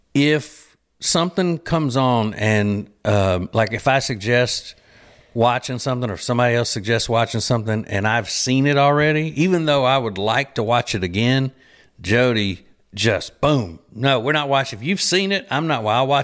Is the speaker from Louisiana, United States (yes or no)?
yes; Louisiana, United States; You know, we're huge LSU fans. We're from Louisiana originally.